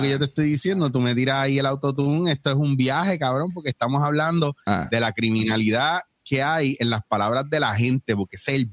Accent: New York, United States; born there; Yo soy ciudadano americano. Yo nací en Nueva York.

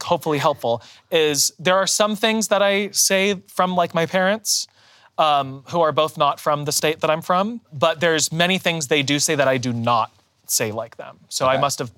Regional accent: Florida, United States; but I am from South Florida, like proper South Florida.

